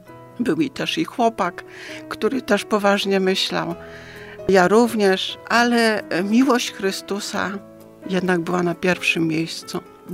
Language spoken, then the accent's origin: Polish; Masovian Voivodeship, Poland; pochodzę z Mazowsza, 60 km od Warszawy.